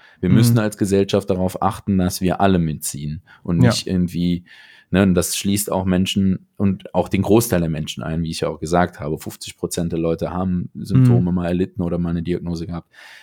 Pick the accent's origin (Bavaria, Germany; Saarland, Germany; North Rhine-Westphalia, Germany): North Rhine-Westphalia, Germany; Aachen; Also, ich komme ja aus Aachen